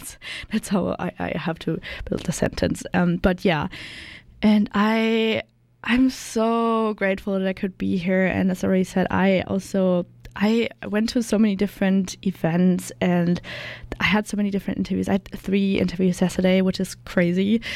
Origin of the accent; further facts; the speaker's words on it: Germany; because I came here from Germany and I unfortunately go back on Saturday